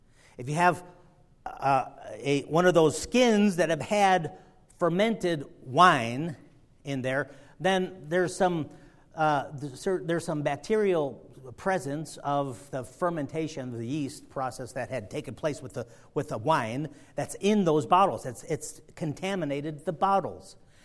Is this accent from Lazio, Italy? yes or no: no; Sicily, Italy; Now, I'm from Sicily